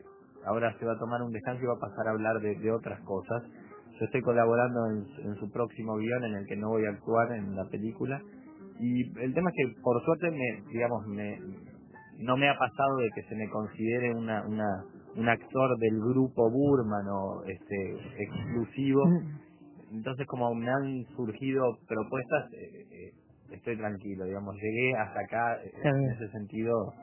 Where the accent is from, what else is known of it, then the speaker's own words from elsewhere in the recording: Uruguay; había como un trato especial por ser uruguayo, me mandaban autos a buscarme, me ponían en un hotel